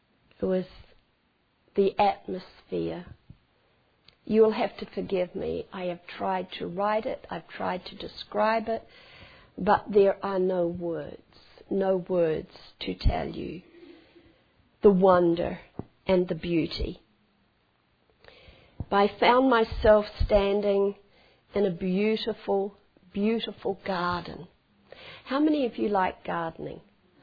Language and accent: English; New Zealand; Now, we come from New Zealand. We think we have the greenest grass in the world because, as you know, we raise sheep and more sheep and more sheep.